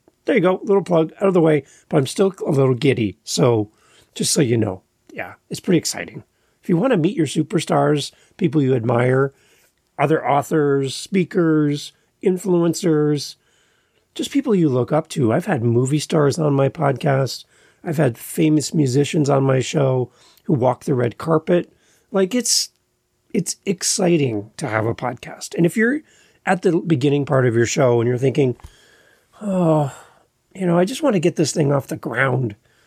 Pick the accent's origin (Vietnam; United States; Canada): Canada; And he's Canadian, so that's even better because, you know, I'm Canadian.